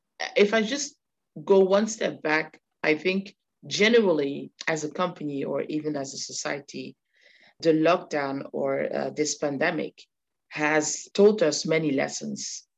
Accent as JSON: {"language": "English", "town": "Ghent", "region": "Flanders", "country": "Belgium", "tie": "born or raised there", "first_language": "Dutch", "second_language": "English", "said": "I'm born and raised in Belgium, in a city called Ghent. So I went to school in Dutch, and then I moved to Brussels capital because I wanted to have my independence."}